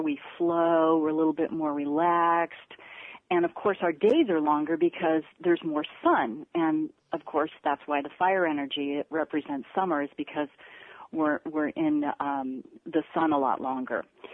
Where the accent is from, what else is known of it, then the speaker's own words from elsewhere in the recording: Midwest, United States; I know we used to pick strawberries and when I grew up in the Midwest, and cherry season is coming up. We had a big cherry festival.